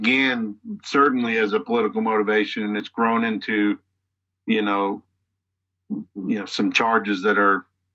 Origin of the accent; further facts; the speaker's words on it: United States; Yeah. I mean, frankly, I am.